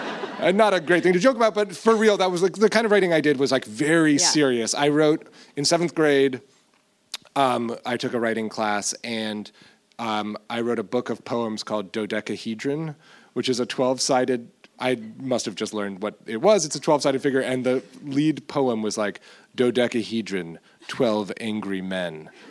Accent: Washington, District of Columbia, United States; born there; also born or lived in Bethesda; I was born in Washington, D.C., Bethesda, Maryland area.

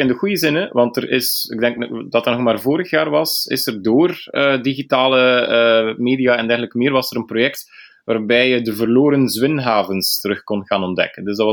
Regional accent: Bruges, Flanders, Belgium; Maar ik ben een West-Vlaming die opgegroeid is in de schaduw van Brugge.

